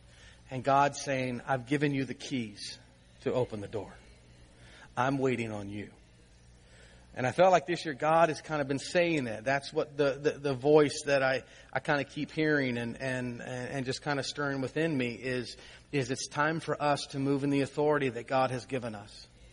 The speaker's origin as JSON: {"language": "English", "region": "Virginia", "country": "United States", "tie": "born or raised there", "said": "I did not grow up with locked doors. I grew up in Southern Virginia. We never locked our door."}